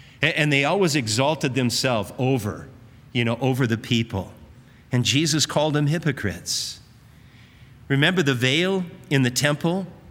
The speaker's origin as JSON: {"language": "English", "town": "Manhattan Beach", "region": "California", "country": "United States", "tie": "born or raised there", "said": "I grew up in Manhattan Beach."}